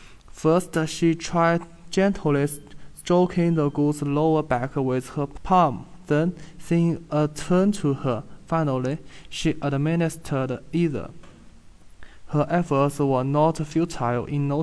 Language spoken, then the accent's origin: English; Suzhou, Jiangsu, China; English is a second language; My hometown is Suzhou, located in Jiangsu province in China. It is located in the southeast part of China, and it's near to Shanghai.